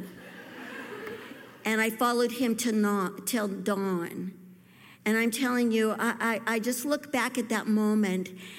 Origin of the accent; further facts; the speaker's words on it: Missouri, United States; In fact, I grew up in Missouri, and we went to church sometimes